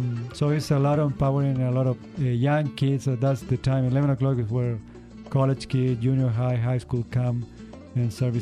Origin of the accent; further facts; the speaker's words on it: Chile; three families from Colombia, we are from Chile, and another family from Mexico.